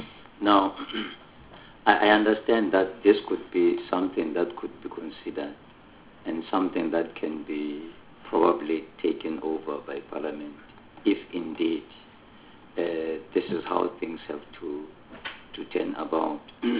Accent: Gauteng, South Africa; I come from Gauteng, by the way, so my interest would be more biased towards questions to the Gauteng province.

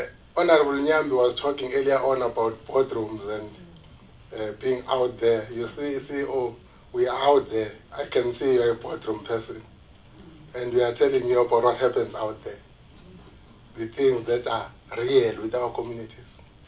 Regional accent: Mzumbe, KwaZulu-Natal, South Africa; I come from Mzumbe. The large part of Mzumbe is not connected.

